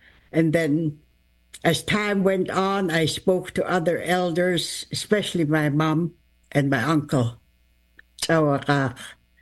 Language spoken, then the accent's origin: English; Gitmax Reserve, British Columbia, Canada; My home origin, where I was raised, was Gitmax Reserve. I married into Gitsigukla Reserve, which is where I'm at now.